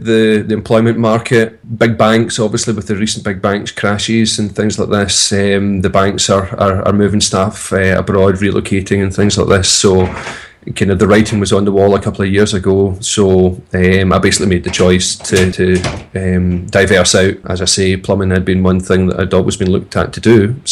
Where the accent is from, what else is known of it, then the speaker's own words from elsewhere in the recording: Glasgow, Scotland, United Kingdom; I'm from Glasgow in Scotland